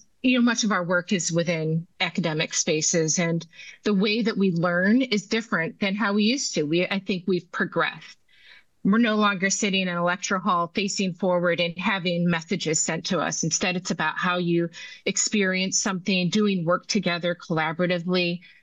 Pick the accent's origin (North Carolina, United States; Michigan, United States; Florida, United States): Michigan, United States; Grand Rapids; Sure. I'm from Grand Rapids, Michigan. I am the youngest of three, two older sisters.